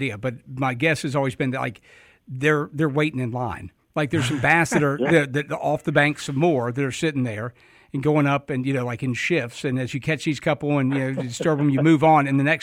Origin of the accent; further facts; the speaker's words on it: Alabama, United States; Growing up in the Delta fishing, we had redfish